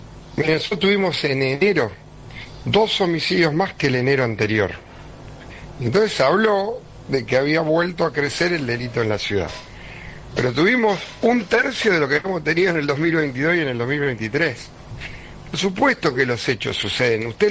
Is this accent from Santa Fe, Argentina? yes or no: yes; Rosario, Santa Fe, Argentina; Nuestro tricentenario. Y yo soy rosarino.